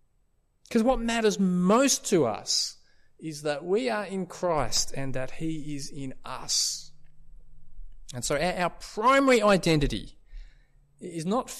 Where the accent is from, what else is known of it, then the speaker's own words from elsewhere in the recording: Australia; I mean, for me, I'm an Aussie.